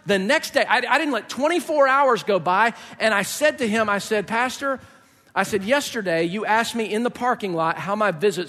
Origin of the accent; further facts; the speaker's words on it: Georgia, United States; also born or lived in Tampa, United States; I grew up in Georgia, but I lived for a brief time, a two-year stint in Florida when I was like, you know, 7, 8 years old. And I lived in the Tampa area.